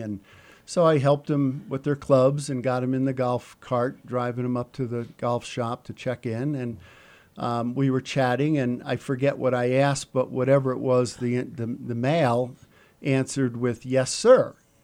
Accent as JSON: {"language": "English", "region": "New York", "country": "United States", "tie": "born or raised there", "said": "And being a Catholic, Italian, Irish Catholic, growing up in New York and being somewhat of a sports fanatic"}